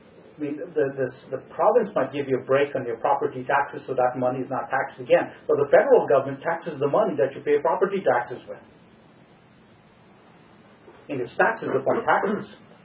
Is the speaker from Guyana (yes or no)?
yes; Guyana; my home country, Guyana